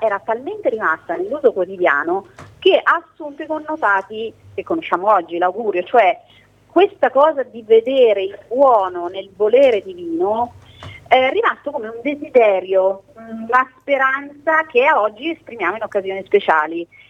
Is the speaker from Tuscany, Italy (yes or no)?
no; Umbria, Italy; born there; come tu sai, io sono umbra di nascita